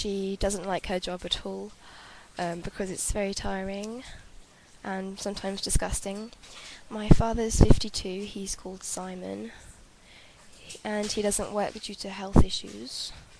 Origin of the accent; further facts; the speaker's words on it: Oxford, South East England, United Kingdom; born there; I'm 14 years old. … I was born in Oxford. I was born on March the 1st, 1999.